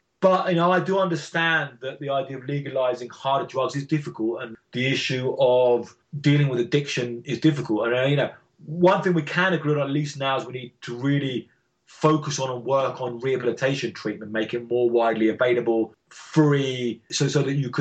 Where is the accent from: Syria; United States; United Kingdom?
United Kingdom; England; moved away; You know, I grew up in England and didn't like the police much when I grew up